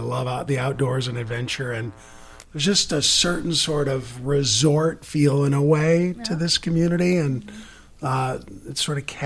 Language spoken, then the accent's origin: English; Ada, United States; And I grew up here in Ada, and so when I was able to, I went off to law school